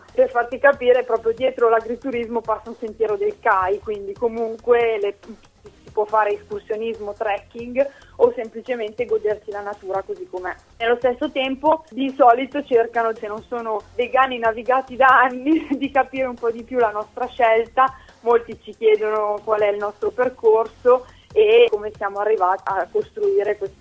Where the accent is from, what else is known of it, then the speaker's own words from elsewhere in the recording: Milan, Lombardy, Italy; perché le mie origini sono milanesi, quindi ci siamo spostati completamente come zona